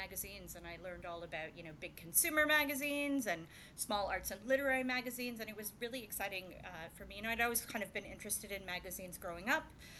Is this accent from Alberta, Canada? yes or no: yes; Edmonton, Alberta, Canada; I grew up in Edmonton, and I studied journalism.